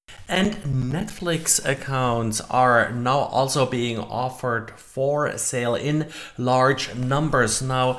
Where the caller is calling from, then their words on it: Jacksonville, Florida, United States; I'm recording today from Jacksonville, Florida.